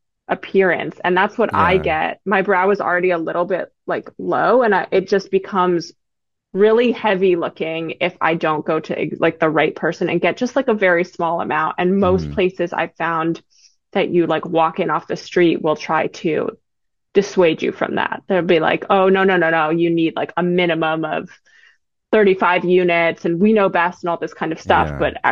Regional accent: East Coast, United States; I mean, I'm from the East Coast and I feel, have lived on and off in New York for a long time and feel very comfortable there.

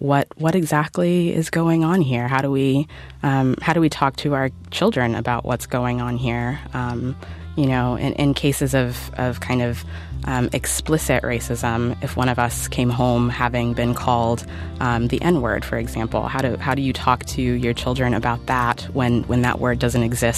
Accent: Alabama, United States; and yet I grew up mostly here, and I grew up mostly in Alabama, and so the effects of slavery, the legacy of slavery, is still pretty strongly felt there

